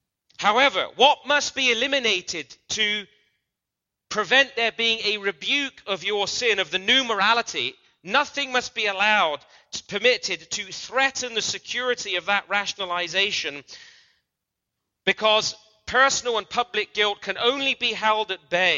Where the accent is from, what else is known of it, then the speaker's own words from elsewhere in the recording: United Kingdom; now in Toronto, Canada; well, I'm British, but I'm an honorary Canadian. Okay, well, I've lived here 11 years.